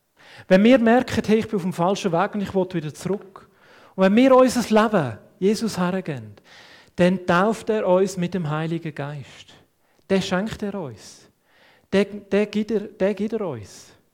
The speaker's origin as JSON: {"language": "German", "country": "Switzerland", "said": "wo wir auch vergessen haben als Schweizer"}